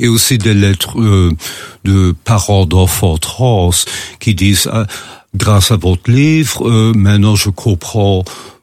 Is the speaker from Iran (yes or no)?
no; Belgium; je suis quand même embarrassé parce que je suis belge.